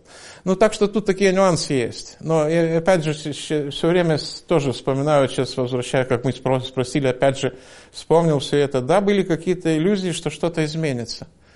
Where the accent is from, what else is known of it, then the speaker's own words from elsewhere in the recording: Lithuania; А вы откуда? Я говорю, вот из Литвы.